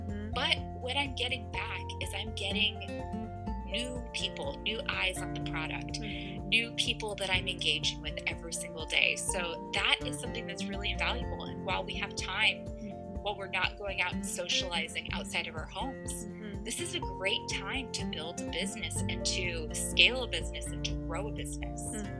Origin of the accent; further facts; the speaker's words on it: Las Vegas, Nevada, United States; I'm from Las Vegas, so I guess gambling is sort of in my blood, even though I don't know how to play poker.